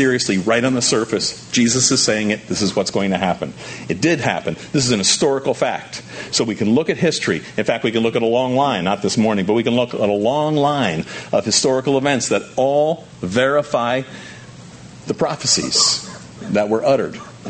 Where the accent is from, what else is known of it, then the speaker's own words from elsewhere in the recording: United States; I'm an American. I'm a proud American.